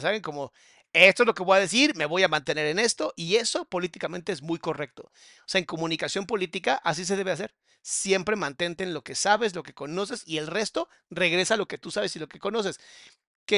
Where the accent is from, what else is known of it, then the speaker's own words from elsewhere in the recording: Mexico; Tal vez no necesitan la educación que nosotros recibimos como mexicanos promedio.